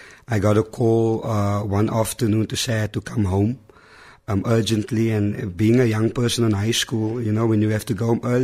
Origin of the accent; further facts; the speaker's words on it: Bonteheuwel, Western Cape, South Africa; Born and bred in Bonthierville, grew up on the streets right there. I'm what you many call a struggle baby. Amen. I was born in the heart of the struggle.